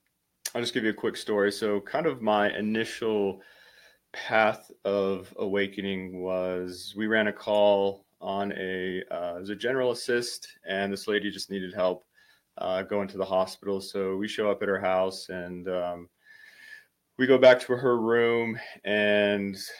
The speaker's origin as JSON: {"language": "English", "region": "Colorado", "country": "United States", "tie": "born or raised there", "said": "So I grew up in Colorado. I've always had a knack for wanting to help people."}